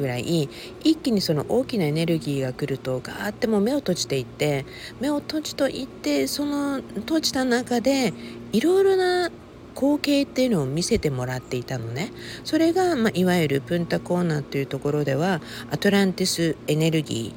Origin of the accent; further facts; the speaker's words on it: Okinawa, Japan; 私は沖縄生まれの沖縄育ちだったので、